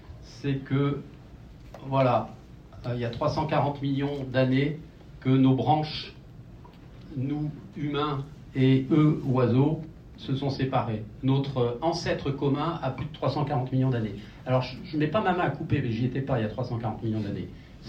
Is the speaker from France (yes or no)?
yes; France; born there; Moi, je suis né en France, j'ai toujours vu des corneilles noires.